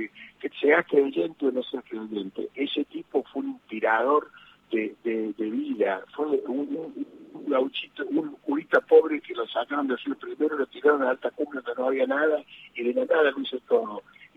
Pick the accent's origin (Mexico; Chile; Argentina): Argentina; Córdoba; ¿Cordobés? ¿No se nota la X?